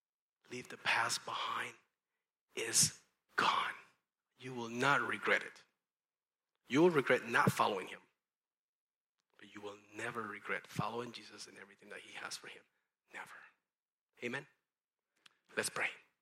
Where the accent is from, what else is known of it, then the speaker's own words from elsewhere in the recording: California, United States; Well, we're on a mission trip. We're from California.